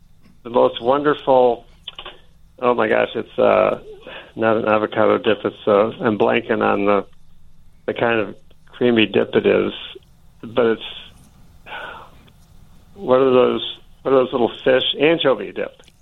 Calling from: Crystal Lake, Illinois, United States; Crystal Lake, Illinois.

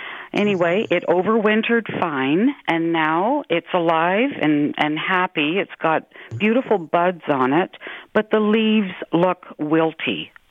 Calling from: Harriston, Ontario, Canada; Harriston.

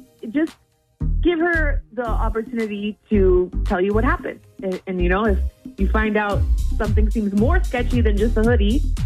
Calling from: Shreveport, Louisiana, United States; from Shreveport.

